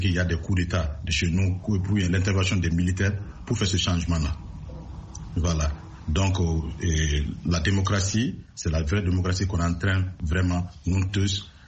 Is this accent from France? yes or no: no; Mali; en tant qu'Africain, plus précisément en tant que Malien